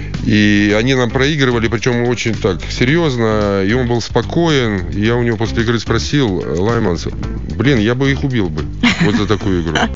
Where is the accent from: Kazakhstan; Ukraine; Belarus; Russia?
Belarus; Western Belarus; Да, я же сам родом из Западной Белоруссии, и у нас все время было, отец смотрел польское телевидение и музыка, и просто этот язык уже пошел изнутри.